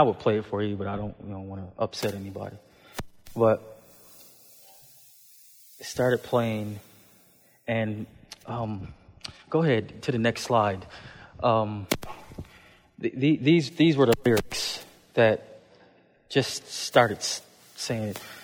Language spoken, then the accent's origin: English; Buffalo, New York, United States; Then I'm a city slicker. I grew up in Buffalo, New York, you know, not really used to the woods